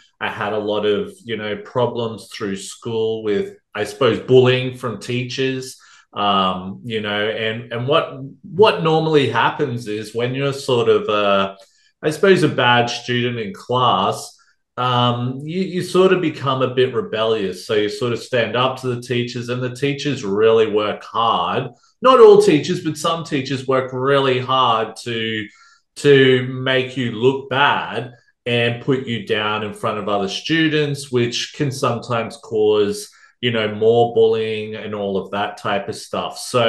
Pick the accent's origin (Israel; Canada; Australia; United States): Australia; accent: Australian; I'm from Australia, if you can't tell by my accent. pretty strong accent, I might say.